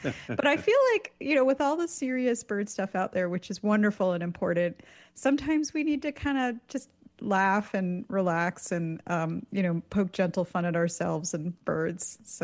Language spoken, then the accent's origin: English; Canada; now in United States; So I grew up in Canada, and in Canada we say that white-throated sparrows say, "Oh, sweet Canada," and then I moved to the States